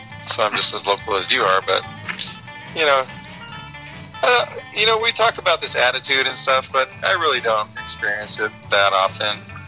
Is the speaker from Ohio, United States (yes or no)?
no; San Jose, California, United States; now in Maui, United States; I'm from San Jose.